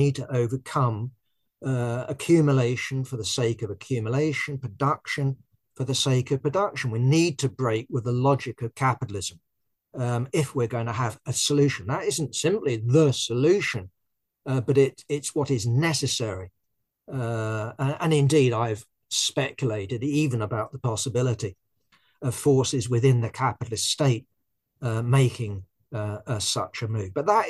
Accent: United Kingdom; I'm British

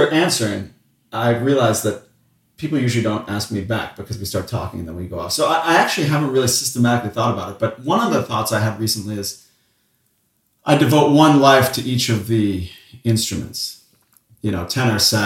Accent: Massachusetts, United States; And growing up in Massachusetts in New England, there was one country music station.

